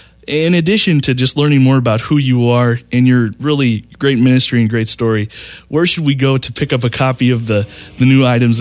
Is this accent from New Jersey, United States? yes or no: no; Montana, United States; I'm from Eastern Montana myself, where there are very few human beings as well.